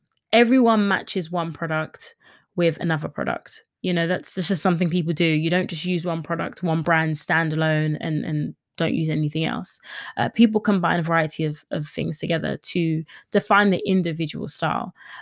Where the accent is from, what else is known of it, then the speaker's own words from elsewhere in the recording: London, United Kingdom; and I'm from East London.